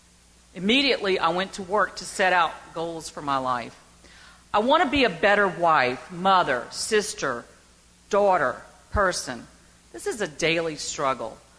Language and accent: English; Bay St. Louis, Mississippi, United States; moved away as an adult; also born or lived in Baltimore; I want to raise my children in my hometown, Bay St. Louis, Mississippi.